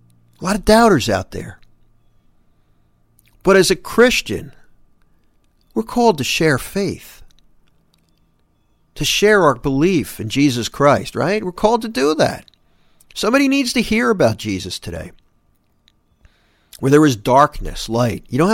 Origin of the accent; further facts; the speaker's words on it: New Jersey, United States; But here in New Jersey, my home state, we got hit pretty hard with the coronavirus.